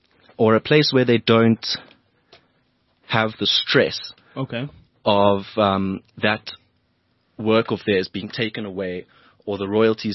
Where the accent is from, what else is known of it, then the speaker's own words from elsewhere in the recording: Johannesburg, Gauteng, South Africa; also born or lived in Cape Town; I'm from Johannesburg here. And I started studying at AFTA in Cape Town, and then I moved back down here to Johannesburg just late last year